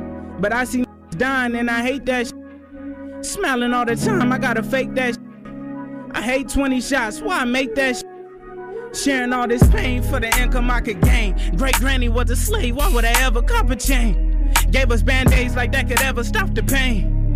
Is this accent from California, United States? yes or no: yes; Vallejo, California, United States